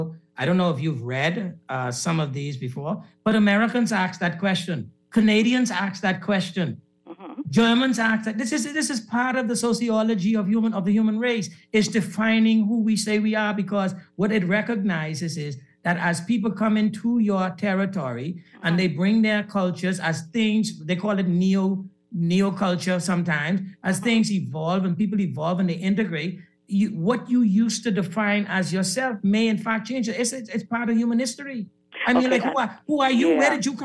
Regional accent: Bahamas; I'm a Bahamian. I say that every day, everywhere I go

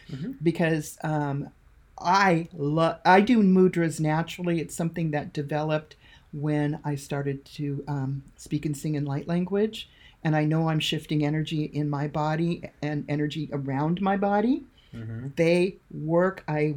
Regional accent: Seattle, Washington, United States; And I'm from Seattle.

